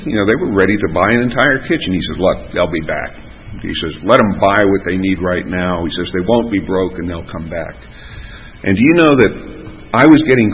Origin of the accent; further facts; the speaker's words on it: Ireland; I'm Irish, therefore I am weeping.